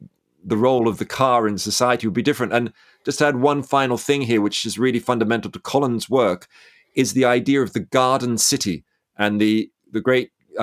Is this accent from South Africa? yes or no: no; Australia; now in United Kingdom; unofficial British grandparent, because I'm Australian. But when I moved here